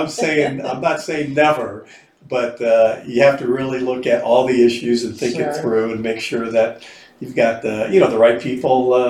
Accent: San Diego, California, United States; moved away as an adult; now in Utah, United States; I'm from San Diego. I grew up and pretty much spent my entire life in San Diego. Now I'm living in the mountains in Utah.

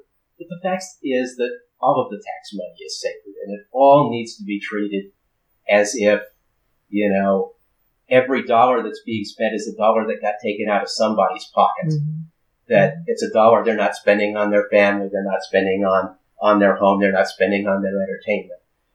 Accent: San Dimas, California, United States; also born or lived in Pomona; I grew up in California. I was born in Pomona, grew up in San Dimas, California, which, of course, is best known now as the home of Bill and Ted.

